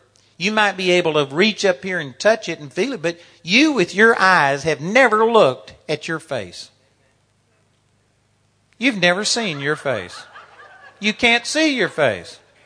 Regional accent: Texas, United States; accent: Texas; you may not like my Texas accent and you may have a prejudice against Americans.

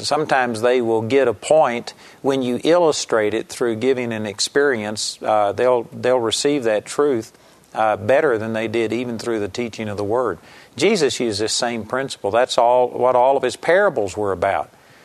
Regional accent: Texas, United States; accent: Texas; the in-laws just couldn't put up with my Texas accent

